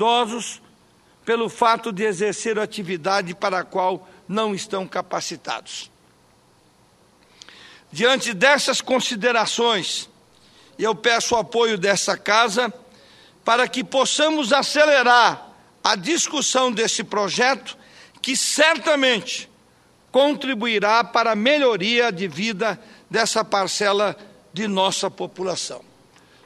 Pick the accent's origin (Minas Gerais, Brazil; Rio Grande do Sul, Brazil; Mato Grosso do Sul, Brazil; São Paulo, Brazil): Mato Grosso do Sul, Brazil; nasceu lá no meu estado, de um segmento que cuidam, da ação social no meu querido Mato Grosso do Sul.